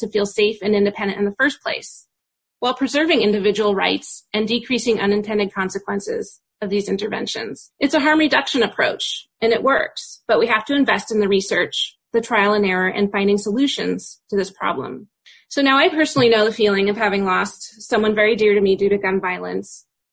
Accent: Veneta, Oregon, United States; I grew up in Vinita, about 15 minutes west of Eugene, and home of the Oregon Country Fair.

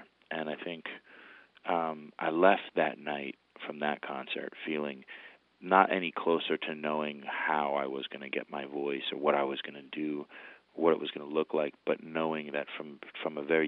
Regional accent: White Plains, New York, United States; So I grew up in White Plains, New York. White Plains was a great city to grow up in. It was, there was good community.

